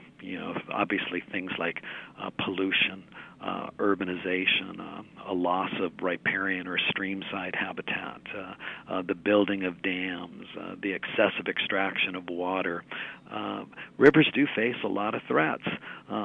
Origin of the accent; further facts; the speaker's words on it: British Columbia, Canada; I also think rivers have done a lot to make us what we are as British Columbians.